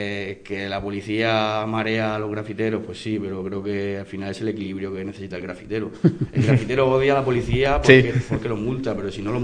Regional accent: Valencian Community, Spain; yo que vengo de Valencia, como que, bueno, en verdad no soy de Valencia, soy del sur de Alicante

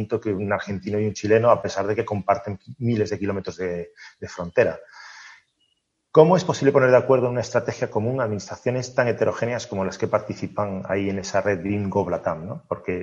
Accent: Venezuela; yo me crié en Latinoamérica, en Venezuela, y bueno, conozco un poquillo la cultura y la idiosincrasia latinoamericana, porque lo viví, estoy allí viviendo

